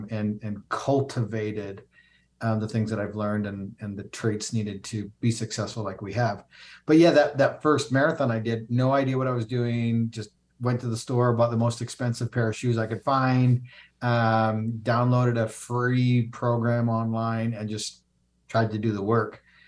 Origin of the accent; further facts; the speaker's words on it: Canada; now in United States; I grew up a wrestler in Canada and, you know, moved to the States and met my wife.